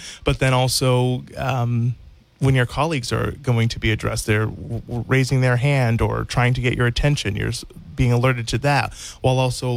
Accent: New Bedford, Massachusetts, United States; I was born and raised here in New Bedford.

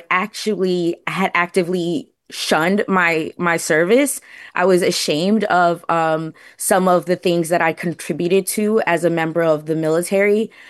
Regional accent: Brooklyn, New York, United States; growing up in Brooklyn, I had no idea what I was doing.

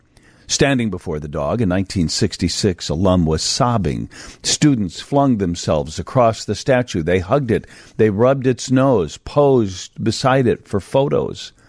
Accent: Hawaii, United States; I was not in Hawaii, but I grew up in Hawaii, and okay. So I had a certain allegiance with Hawaii.

